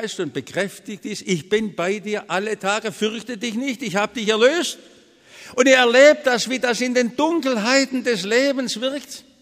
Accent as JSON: {"language": "German", "region": "Baden-Württemberg", "country": "Germany", "said": "Aber wir aus der Erweckungsbewegung hier in Schwaben, besonders wo ich herkomme, aus dem württembergischen Pietismus, wir haben ja so Glaubensväter."}